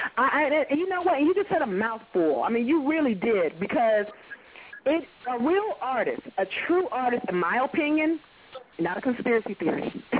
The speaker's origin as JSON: {"language": "English", "region": "North Carolina", "country": "United States", "said": "because people know I'm from North Carolina, and people from North Carolina, we tend to, you know, emulate and follow the style of anything above the Mason-Dixon line"}